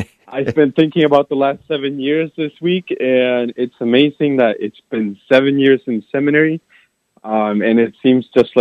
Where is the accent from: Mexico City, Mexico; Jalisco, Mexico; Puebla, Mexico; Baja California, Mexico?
Jalisco, Mexico; now in Des Moines, United States; Yeah, my dad just brought us here. So I'm originally from Jalisco, from Mexico.